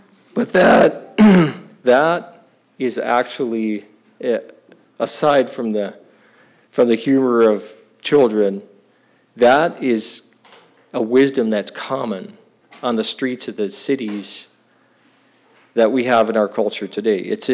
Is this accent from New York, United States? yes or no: no; Wisconsin, United States; I grew up in Wisconsin from the States. I grew up a Green Bay Packers fan.